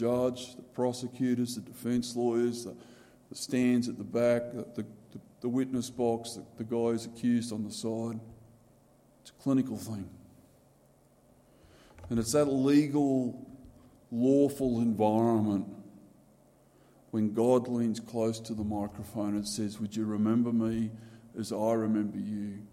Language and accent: English; Mount Walker, Queensland, Australia; I grew up in Mount Walker, which is sort of like just 50 k's that way-ish. Small little country farming community.